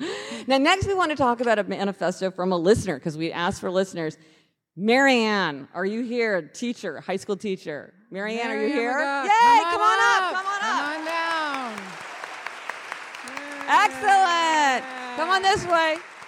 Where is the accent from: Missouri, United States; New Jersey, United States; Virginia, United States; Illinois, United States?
Missouri, United States; Kansas City; Yeah, because well, we're both from Kansas City, reference.